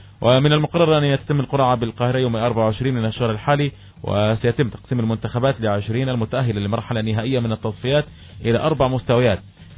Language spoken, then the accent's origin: Arabic; Palestine; الوسام الوحيد كان لنا شرف كفلسطيني